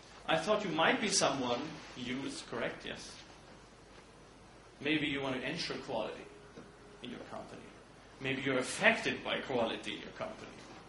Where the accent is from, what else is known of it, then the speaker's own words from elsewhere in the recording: Germany; I'm from Germany, I live and work there